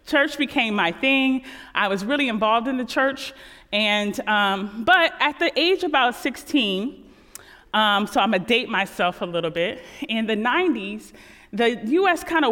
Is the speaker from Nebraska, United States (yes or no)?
no; Los Angeles, California, United States; I am from Los Angeles, California, but my family hails from Kentucky and from Texas and as well as Indiana.